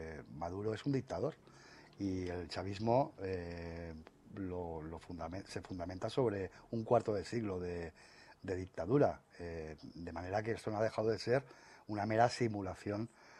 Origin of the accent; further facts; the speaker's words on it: Alicante, Valencian Community, Spain; siendo alicantino, paradójicamente mi arroz favorito es la paella.